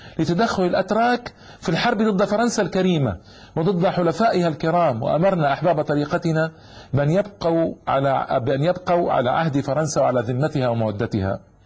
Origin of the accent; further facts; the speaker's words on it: Ain Madhi, Laghouat Province, Algeria; قد حاصر بلدتنا عين ماضي وشدد عليه الخناق 8 أشهر